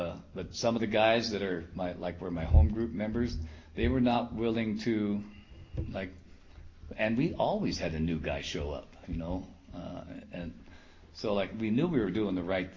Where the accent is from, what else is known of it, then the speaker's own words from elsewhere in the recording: Washington, United States; I'm from Washington State. I did all my using up there. I got family and friends up there.